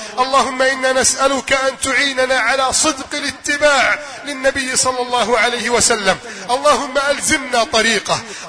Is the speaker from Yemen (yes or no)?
no; Egypt; بلدنا مصر